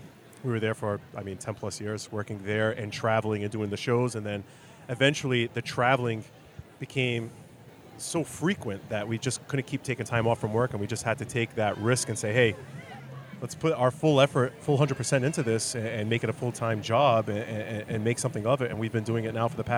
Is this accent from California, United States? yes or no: no; Fall River, Massachusetts, United States; because growing up in Fall River, we are oversaturated with Portuguese people.